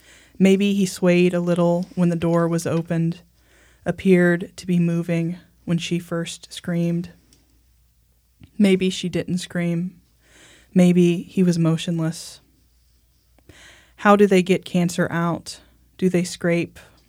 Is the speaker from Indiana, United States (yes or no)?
yes; Indiana, United States; Because I'm from Indiana, so.